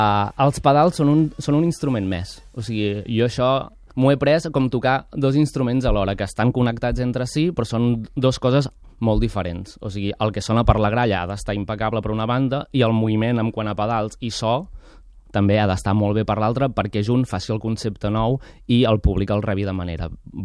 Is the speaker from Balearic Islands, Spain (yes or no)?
no; Sallent, Catalonia, Spain; El repertori, sobretot, és repertori de Sallent, del meu poble.